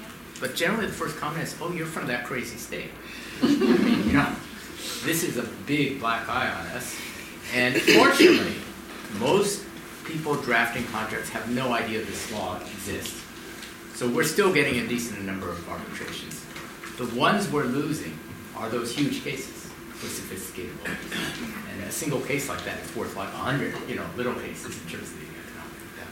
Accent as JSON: {"language": "English", "region": "California", "country": "United States", "tie": "born or raised there", "moved": "as an adult", "lives_now": "Korea", "said": "I was born and raised in California. In 2000, I moved to Korea to work at Kim and Chong with EY here."}